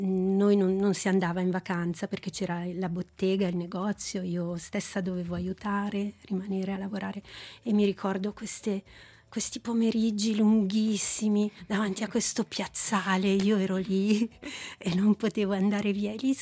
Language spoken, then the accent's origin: Italian; Comedo, Ticino, Switzerland; L'infanzia a Comedo è stata positiva perché c'era la mamma e i miei genitori che creavano questo ambiente protetto